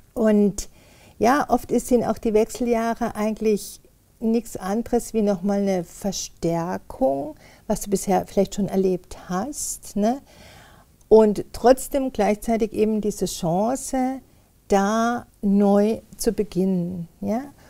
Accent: Freiburg, Baden-Württemberg, Germany; ich komme ursprünglich aus Freiburg

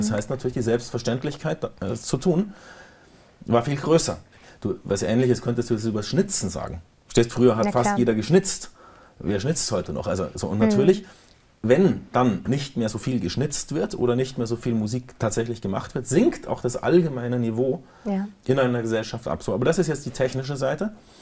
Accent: West Germany, Germany; now in East Germany, Germany; Und ich wohne seit 10 Jahren als Wessi im Osten

